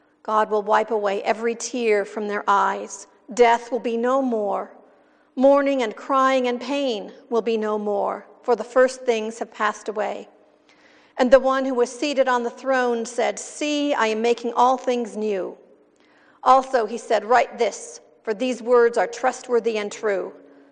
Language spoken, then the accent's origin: English; California, United States; I grew up near Napa Valley, California, where there is a lot of winemaking happening.